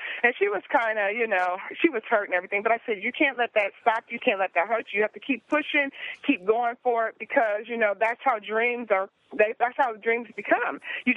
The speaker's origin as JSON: {"language": "English", "region": "Midwest", "country": "United States", "tie": "born or raised there", "said": "when I was younger, growing up in the Midwest, I've always wanted to do the Hollywood thing."}